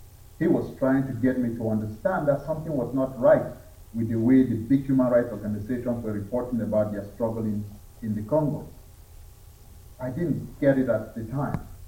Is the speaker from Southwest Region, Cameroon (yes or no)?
yes; Southwest Region, Cameroon; my home country of Ambazonia, also known as the former UN Trust Territory of Southern Cameroon, or as some people prefer to describe it, English-speaking Cameroon